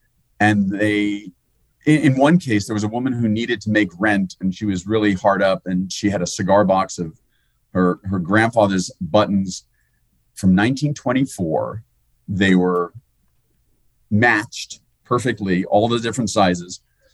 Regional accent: New York, United States; When I was in the fourth grade, growing up in New York, we took a field trip to Teddy Roosevelt's summer home in Oyster Bay.

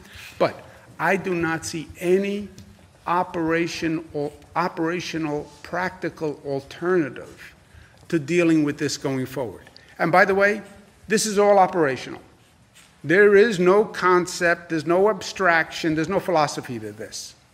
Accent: New York, United States; Well, I'm a New Yorker.

